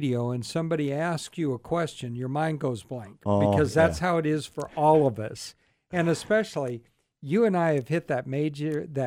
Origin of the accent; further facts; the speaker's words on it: Carmichael, California, United States; I grew up in Carmichael, so, you know.